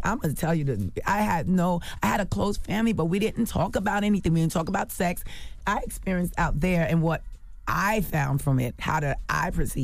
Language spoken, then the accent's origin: English; Jamaica; Cause my father died at an early age, so I got raised by the street basically, and I'm West Indian, I'm Jamaican.